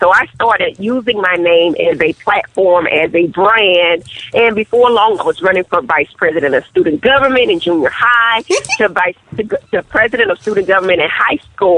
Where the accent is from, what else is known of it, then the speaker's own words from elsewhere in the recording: Miami, Florida, United States; I'm from Miami, Florida. I started out in Overtown by way of Liberty City and then Carroll City.